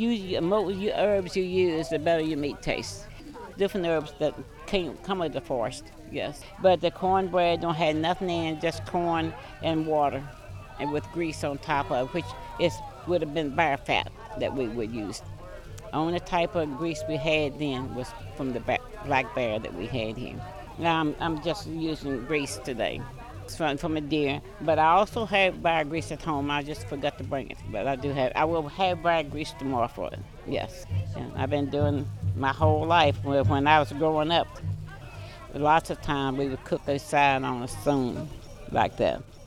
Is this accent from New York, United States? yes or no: no; Virginia, United States; I'm from the Monacan Nation